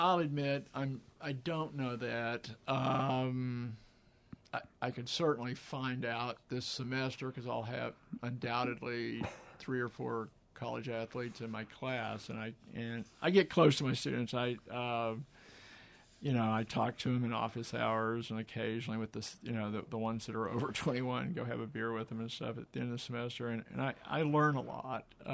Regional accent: Dallas, Texas, United States; I grew up in Dallas, near Dallas

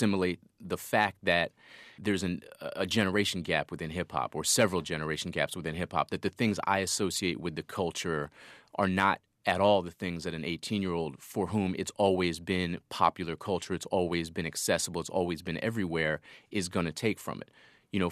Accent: Boston, Massachusetts, United States; No. I grew up in Boston, so I was doing it in Boston.

